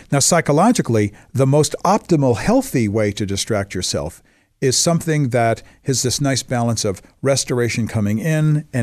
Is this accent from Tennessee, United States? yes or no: no; New York, United States; and so I'm from New York.